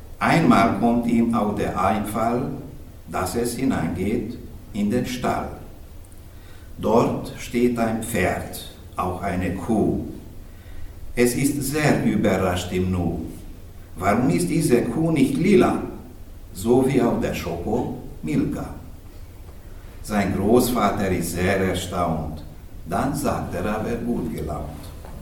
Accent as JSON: {"language": "German", "country": "Hungary", "tie": "born or raised there", "said": "zwar meine Muttersprache Deutsch ist, aber als ich dann in die Schule gekommen bin, dann musste ich die ungarische Sprache erlernen natürlich. Und am Ende war es schon so, dass man am Ende Ungarisch viel besser konnte als Deutsch."}